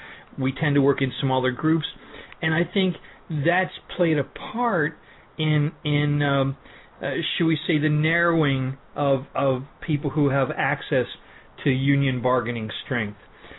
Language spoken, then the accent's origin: English; Northeast, United States; I come from union roots that go back a long ways. I hail from the Northeast.